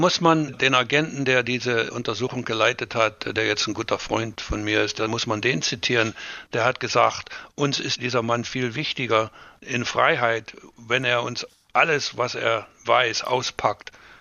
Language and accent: German; Reichenbach, Saxony, Germany; born there; Ja, in Reichenbach, Oberlausitz. Ja. Meine Eltern wohnten in Rietschen, allerdings bin ich dann im Hause meiner Großeltern geboren.